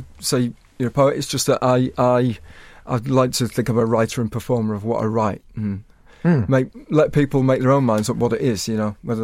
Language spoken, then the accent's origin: English; Yorkshire and the Humber, United Kingdom; I'm from Yorkshire